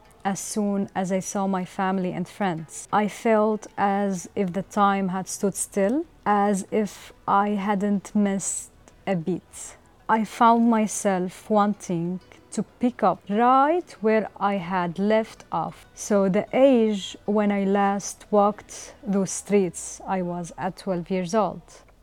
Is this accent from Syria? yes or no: yes; Syria; not everyone understands me when I say like I came from Syria.